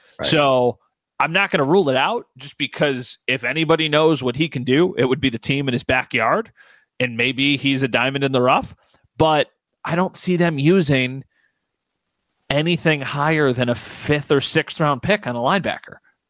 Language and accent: English; New York, United States; I'm from here. I'm from Western New York. My wife's from Western New York. Our families are here.